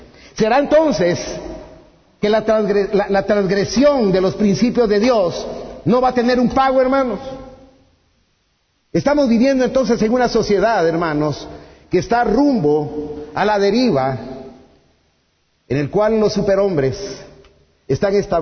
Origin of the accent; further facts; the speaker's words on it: Guatemala; born there; nacimos en Guatemala, hermano. Aunque sea como estamos, pero todavía tenemos libertad.